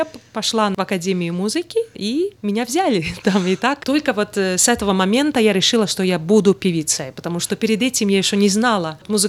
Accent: Riga, Latvia; Да, я родилась в Риге, там закончила академию, я записывалась, и там училась, и потом училась в Италии у

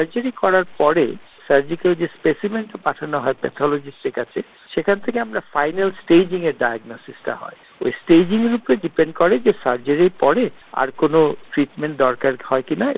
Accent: Bangladesh; now in Australia; আমি আমাদের বাংলাদেশি এবং বাঙালি যারা কমিউনিটি আছেন অস্ট্রেলিয়াতে, সবাইকে একটা ইম্পর্টেন্ট কথাই বলবো

